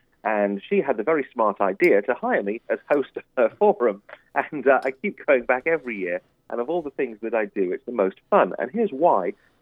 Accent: North West England, United Kingdom; now in United States; I am between Liverpool and Manchester.

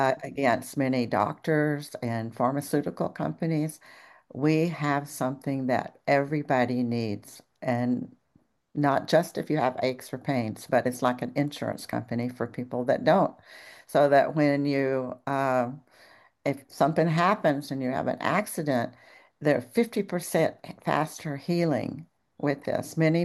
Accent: Texas, United States; she lives just 30 miles from where I grew up in Texas.

